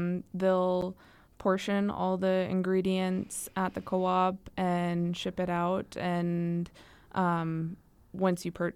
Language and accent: English; United States; I introduced myself, and everyone wanted to know, so what are you? And I was like, I'm Native American.